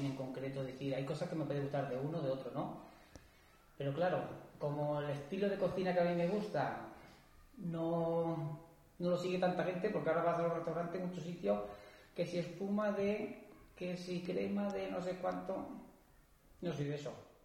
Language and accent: Spanish; Catalonia, Spain; Yo soy catalán.